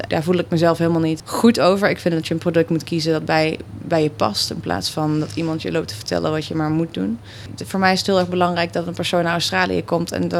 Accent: Maastricht, Limburg, Netherlands; ik kom zelf uit Maastricht. Af en toe komt die zachtigheden nog tussendoor.

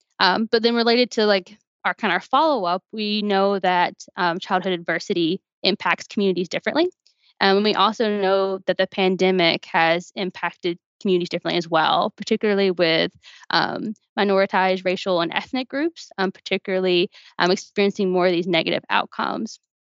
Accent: Alabama, United States; moved away as an adult; now in Milwaukee, United States; my background, you know, I grew up in Alabama

